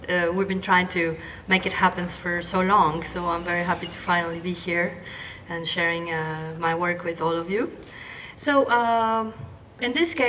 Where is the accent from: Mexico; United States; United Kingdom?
Mexico; I'm from Mexico, and my country, the same as Colombia, started more than 50 or 70 years ago.